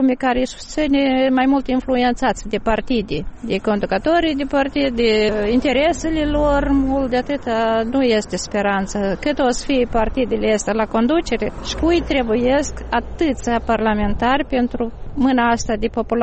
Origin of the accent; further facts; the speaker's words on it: Moldova; suntem moldoveni.